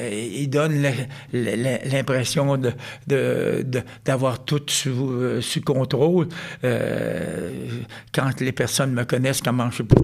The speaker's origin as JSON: {"language": "French", "region": "German-speaking Switzerland", "country": "Switzerland", "second_language": "French", "said": "huit ans à Berne, 2 ans à Davos, 2 ans encore, je suis suisse allemand"}